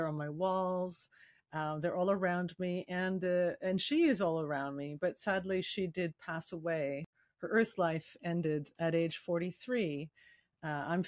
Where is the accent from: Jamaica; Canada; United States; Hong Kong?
Canada; Victoria, British Columbia; born there; And this is where I was born. So I was born on Vancouver Island, which is a kind of banana shaped island off the mainland, Vancouver. And I am currently back here. So I'm an Australian and Canadian citizen.